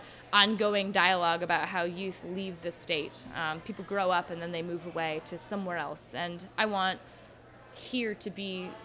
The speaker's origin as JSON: {"language": "English", "town": "Manchester", "region": "New Hampshire", "country": "United States", "tie": "born or raised there", "said": "being involved in Slam for Your Die is actually something that's kept me in New Hampshire, because I grew up in Manchester. I was a teen here."}